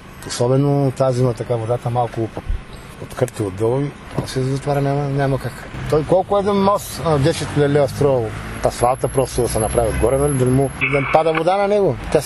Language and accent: Bulgarian; Dinevo, Haskovo Province, Bulgaria; аз съм от Динево, пътувам почти всеки ден